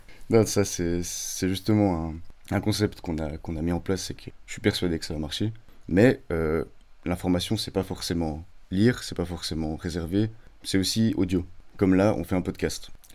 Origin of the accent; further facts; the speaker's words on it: Yverdon, Vaud, Switzerland; Donc moi j'ai grandi à Yverdon